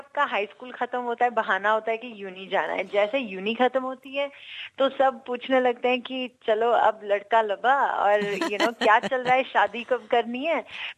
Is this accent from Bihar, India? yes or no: no; Punjab, India; कि हाँ भाई, हम तो पंजाबी हैं, हम इंडियन हैं